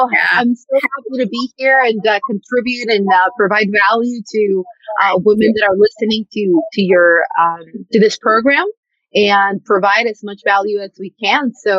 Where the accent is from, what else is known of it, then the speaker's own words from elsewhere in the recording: Mexico; first language Spanish; English is a second language; now in United States; We moved from Mexico. Spanish is my first language. English is my second language. So we moved from one country to the United States